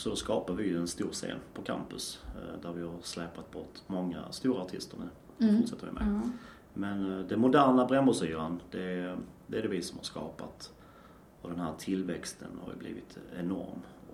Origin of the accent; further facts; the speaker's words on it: Helsingborg, Skåne, Sweden; now in Umeå, Sweden; jag är inte härifrån, det är tydligt. Jag är från Helsingborg och flyttade till Umeå för ungefär 3,5 år sedan.